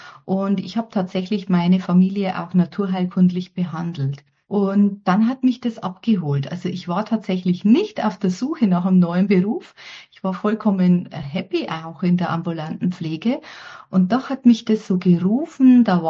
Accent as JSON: {"language": "German", "region": "Bavaria", "country": "Germany", "said": "ich komme aus Bayern"}